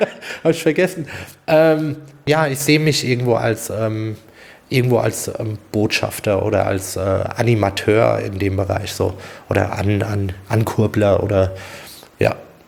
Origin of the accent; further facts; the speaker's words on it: Hesse, Germany; Das war in Hanau, ich komme ja aus Hessen.